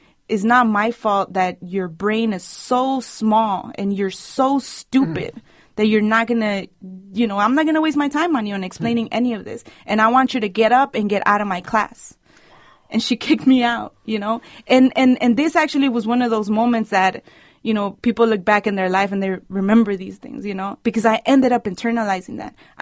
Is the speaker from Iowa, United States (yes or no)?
no; California, United States; I grew up in South Central. I grew up in these streets, and I know this feeling